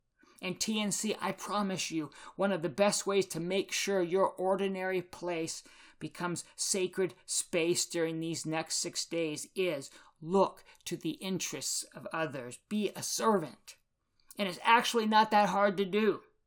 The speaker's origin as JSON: {"language": "English", "region": "North Carolina", "country": "United States", "tie": "born or raised there", "said": "I grew up in North Carolina, which is why I'm a Tar Heel fan"}